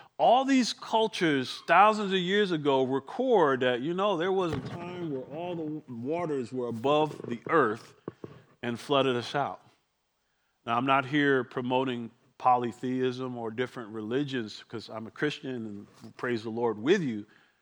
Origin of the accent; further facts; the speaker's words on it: East Coast, United States; I grew up on the East Coast, and I remember certain times in the winter we get snow.